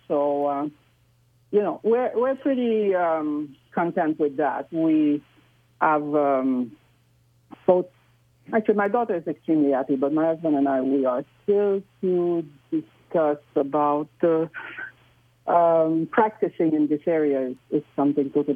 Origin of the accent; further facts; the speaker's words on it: Canada; now in Victoria, Canada; I grew up in Canada. But, you know, I cannot do the minus 40 of the East Coast anymore.